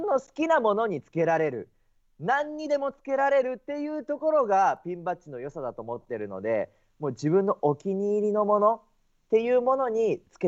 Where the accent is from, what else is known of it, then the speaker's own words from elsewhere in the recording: Nagoya, Aichi, Japan; 地元名古屋で一番大きな会場である名古屋ドームでの単独ライブですかね。